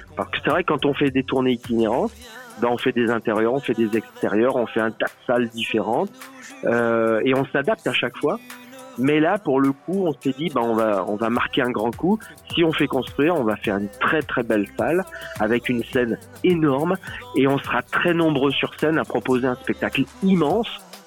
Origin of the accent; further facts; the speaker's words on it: France; Je suis chanteur, auteur-compositeur. Moi, je suis français. J'habite dans la région Rhône-Alpes, Auvergne-Rhône-Alpes, à Roanne exactement.